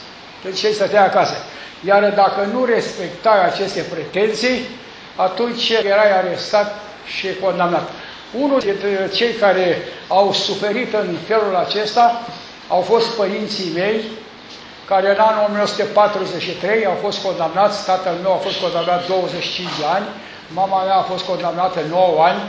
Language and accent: Romanian; Constanța, Constanța County, Romania; sunt din Constanța, peste câteva luni, îmi vedeți cu 80 de ani.